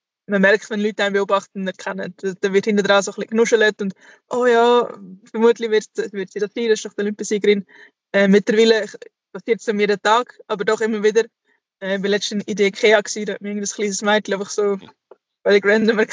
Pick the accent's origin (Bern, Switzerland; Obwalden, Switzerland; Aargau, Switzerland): Aargau, Switzerland; vor allem im Aargau, wo ich aufgewachsen bin, immer an daheim bin.